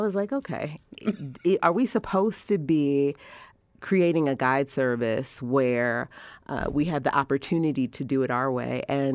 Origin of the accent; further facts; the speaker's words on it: Baltimore, Maryland, United States; I'm from Baltimore, I'm from the city, I'm a city girl